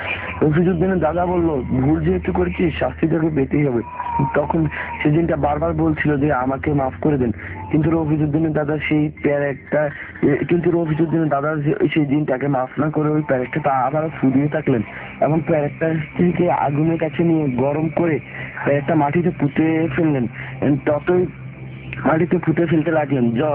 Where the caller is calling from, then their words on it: Muradnagar, Chittagong Division, Bangladesh; মুরাদনগর থেকে, আমি একজন স্টুডেন্ট হয়, স্টুডিওতে আসা সম্ভব নয়